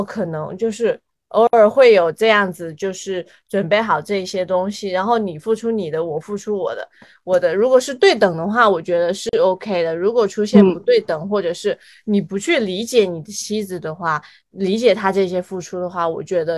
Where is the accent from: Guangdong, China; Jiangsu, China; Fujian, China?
Guangdong, China; 我是一个就是广东农村出生的一个女孩子嘛。然后家乡就有这种重男轻女的种种现象啊